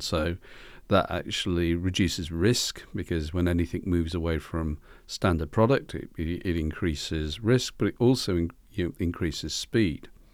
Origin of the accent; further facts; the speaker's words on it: Congleton, North West England, United Kingdom; my hometown, which for those that you don't know is the wonderful market town of Congleton in Cheshire.